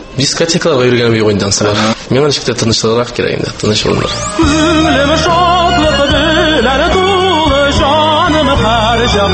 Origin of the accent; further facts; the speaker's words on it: Bashkortostan, Russia; Үзем Башкортстаннан, Бирзәк районы.